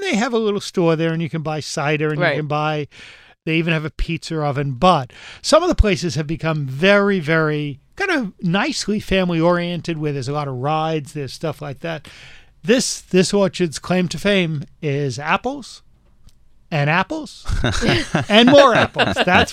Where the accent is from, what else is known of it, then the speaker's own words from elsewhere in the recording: New York, United States; But we're from New York, so you elbow people out.